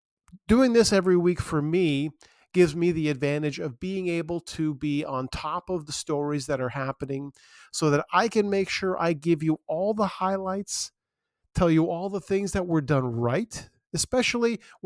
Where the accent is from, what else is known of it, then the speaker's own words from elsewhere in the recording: Scarborough, Ontario, Canada; I was born and raised in Scarborough. I've lived in different parts of the city.